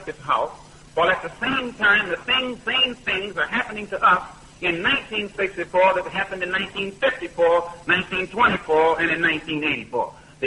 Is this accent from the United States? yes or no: yes; United States; I'm also an American Negro, and I live in a society whose social system is based upon the castration of the black man